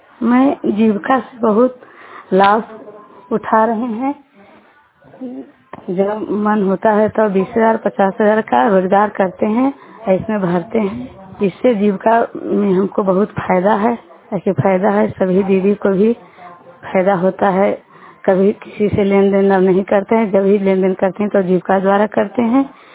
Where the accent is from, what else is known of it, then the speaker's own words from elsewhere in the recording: Kosla, Bihar, India; कोसला के रहने वाली हूँ, प्रखंड नारदीगंज जिला नवादा।